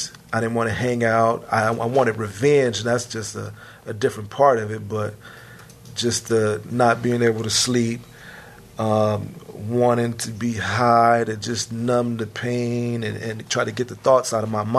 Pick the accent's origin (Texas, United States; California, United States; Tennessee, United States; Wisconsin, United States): California, United States; San Francisco; I'm 41 years old, born and raised in San Francisco. Western Edition, Fillmore, that's what they call it on the streets. Breaks Project, low-income housing living.